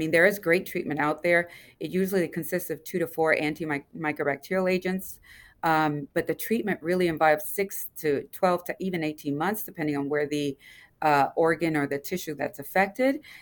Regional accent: Louisiana, United States; I come from Louisiana, LSU

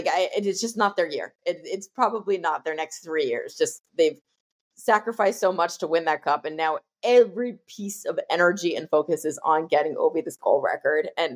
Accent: New Jersey, United States; This is particularly bad year for me to be jaded because I grew up in New Jersey

